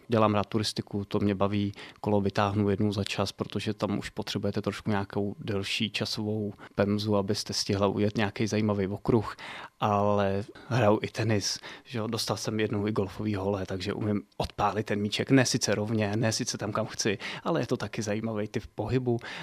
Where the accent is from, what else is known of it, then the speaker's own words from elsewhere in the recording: Loučovice, South Bohemian Region, Czechia; now in Písek, Czechia; já pocházím z Loučovic, což je taková malá obec pod Lipenskou hrází, hned první, ale samozřejmě potom své místo se nachází i tady v Písku, protože tady už léta provádím právě tradiční čínskou medicínu a akupunkturu